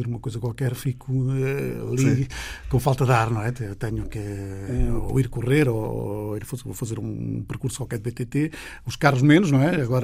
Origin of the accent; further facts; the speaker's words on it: Lousã, Centro, Portugal; Sou da Lousã, sim.